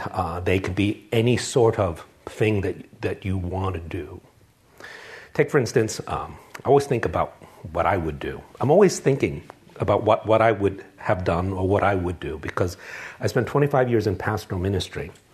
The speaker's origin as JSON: {"language": "English", "region": "New York", "country": "United States", "tie": "born or raised there", "said": "I grew up in New York City, and you can't live in New York City without having a bunch of Puerto Rican friends."}